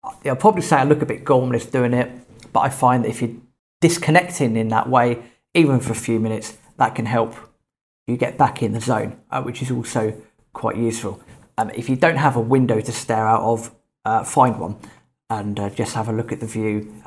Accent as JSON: {"language": "English", "region": "England", "country": "United Kingdom", "tie": "born there", "said": "I was born in England"}